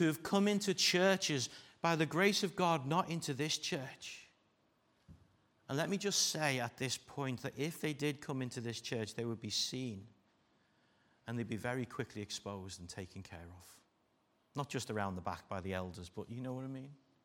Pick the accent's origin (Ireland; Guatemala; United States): Ireland; Remember, I'm Irish, okay?